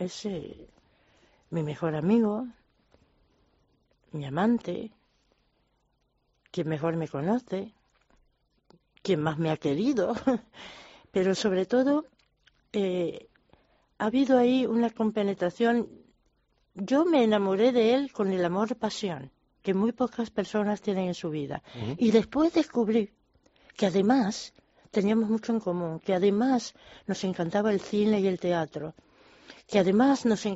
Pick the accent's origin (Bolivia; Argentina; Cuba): Cuba; also born or lived in United States; aunque viniera de española, era exiliada cubana.